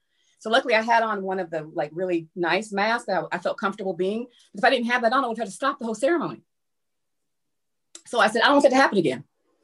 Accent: Tennessee, United States; That's a good question, because I'm from Tennessee. So I don't know. I went to high school in Virginia for a very short period of time.

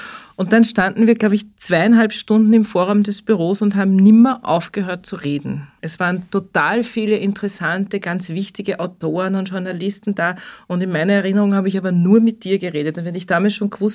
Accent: Upper Austria, Austria; ich bin auch Oberösterreicher. Ich glaube, das war unser Anknüpfungspunkt. Genau. Wir sind beide damals nach 5 Minuten in schwersten oberösterreichischen Dialekt gefallen, was ich sonst nie mache.

